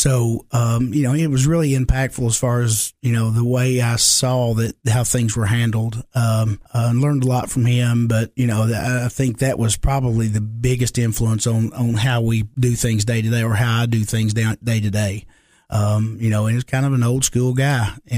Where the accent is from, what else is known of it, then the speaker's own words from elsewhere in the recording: Kentucky, United States; But growing up in Kentucky, if you're able to knock off one of those big schools, that's pretty impressive.